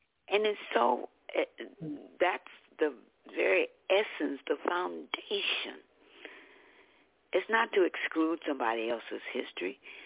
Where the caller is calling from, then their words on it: St. Louis, Missouri, United States; I'm calling from St. Louis, Missouri.